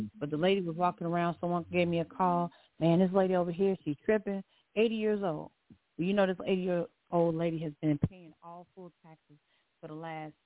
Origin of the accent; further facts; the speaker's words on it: Illinois, United States; I was born and raised on Grenshaw and Pulaski, 3900 block.